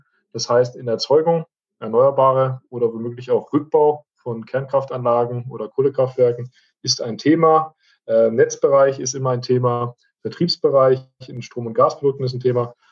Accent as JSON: {"language": "German", "town": "Esslingen am Neckar", "region": "Baden-Württemberg", "country": "Germany", "tie": "born there", "said": "stamme gebürtig aus Esslingen am Neckar, 16 Kilometer von der Stadt Stuttgart entfernt."}